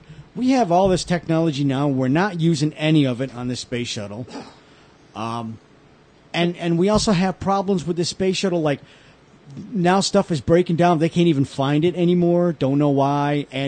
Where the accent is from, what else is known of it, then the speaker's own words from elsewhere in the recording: United States; And we in the United States